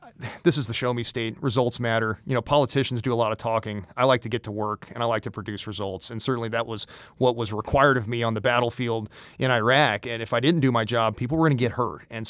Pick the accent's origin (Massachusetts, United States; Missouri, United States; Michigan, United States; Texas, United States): Missouri, United States; I grew up in Mid-Missouri, went to the University of Missouri on an Army ROTC scholarship in 1999